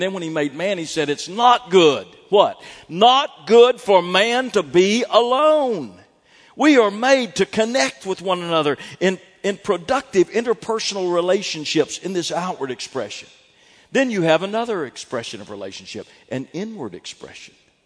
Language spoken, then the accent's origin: English; Fort Worth, Texas, United States; I grew up in Fort Worth, home at that time of the world's largest theological seminary.